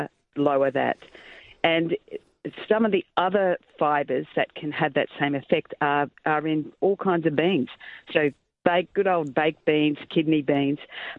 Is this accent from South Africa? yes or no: no; Queensland, Australia; I grew up in Queensland